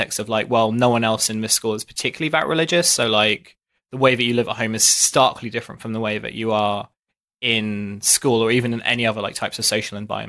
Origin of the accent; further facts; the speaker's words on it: Dartford, South East England, United Kingdom; I grew up in Dartford. It's a very kind of white, secularish place.